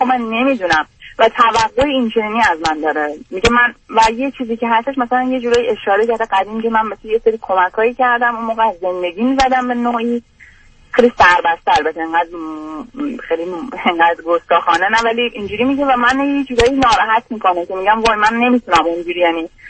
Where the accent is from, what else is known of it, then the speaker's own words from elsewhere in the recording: Iran; moved away; وقتی من از ایران رفتم